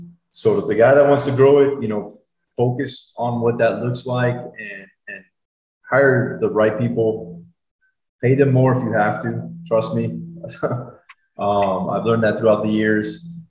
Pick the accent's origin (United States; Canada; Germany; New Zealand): United States; Dallas, Texas; I still like Dallas. You know, it's my hometown